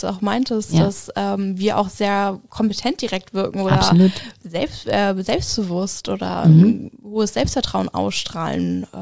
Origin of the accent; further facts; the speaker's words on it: Hamburg, Germany; Ich komme aus Hamburg und das Meer ist sozusagen ja vor den Füßen.